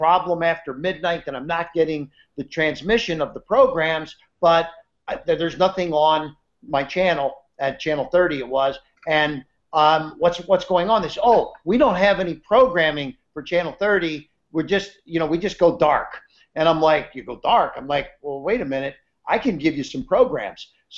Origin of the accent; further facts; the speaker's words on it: United States; I said, look, I'm this guy from America filling all the airwaves over there with these late night TV shows